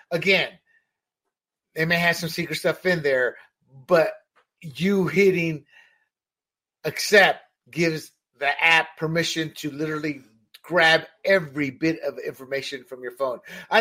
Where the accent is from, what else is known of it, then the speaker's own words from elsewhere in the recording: Panama; me being born and raised in Panama as an American citizen, see my relatives subjugated to dictators